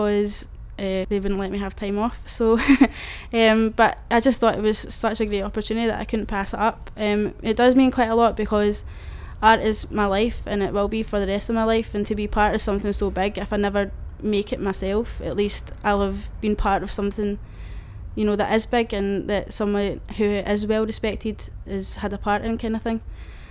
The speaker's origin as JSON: {"language": "English", "town": "Glasgow", "region": "Scotland", "country": "United Kingdom", "said": "1st of the 5th 90, and I'm from Glasgow."}